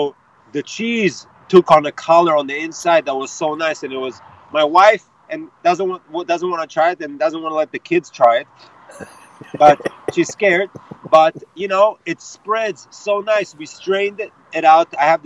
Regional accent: Israel; my childhood of growing up in Israel.

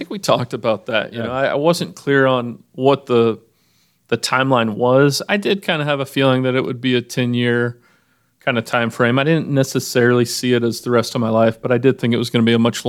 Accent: Kansas City, Missouri, United States; also born or lived in Indianapolis; So I was born here in Kansas City, raised most of my life here, moved away for a bit, spent some time overseas, as well as Indianapolis

